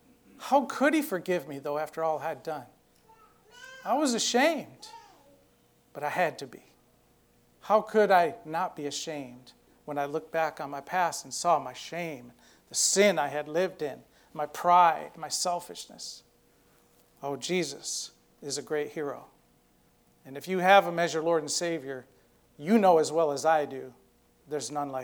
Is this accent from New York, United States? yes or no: yes; New York, United States; accent: New York; Wait, I'm from New York, and we don't talk like that. All y'all have done and defiled my New York accent.